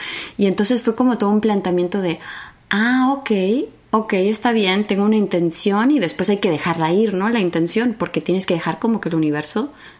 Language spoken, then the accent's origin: Spanish; Argentina; also born or lived in Spain; now in Los Angeles, United States; soy argentina. Viví muchos años en España, pero como verás, güey, o sea, también tengo el acento mexicano, güey. Porque aquí en Los Ángeles